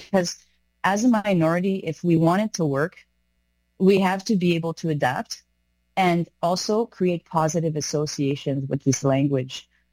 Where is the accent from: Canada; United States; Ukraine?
Canada; Winnipeg, Manitoba; I grew up in St. Boniface. I was born here, and my parents were very much involved in the cultural community from the get-go.